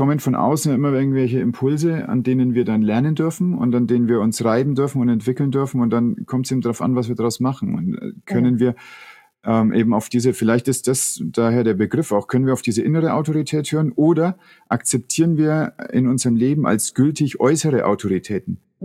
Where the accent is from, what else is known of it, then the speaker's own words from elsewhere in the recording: Schleswig-Holstein, Germany; also born or lived in Bremerhaven; Also meine Frau und ich haben eine Zeit lang in Bremerhaven gelebt und dann wollten wir weiter nach Norden, wir kommen aus Schleswig-Holstein